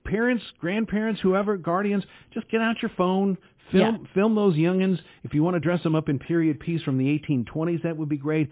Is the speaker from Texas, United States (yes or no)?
no; St. Louis, Missouri, United States; I was kind of partial to it growing up in St. Louis.